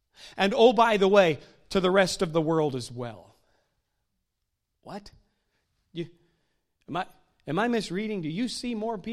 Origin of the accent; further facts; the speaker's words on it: Washington, District of Columbia, United States; I'm from the Washington, D.C. area. Most of my life was spent up in the D.C. area.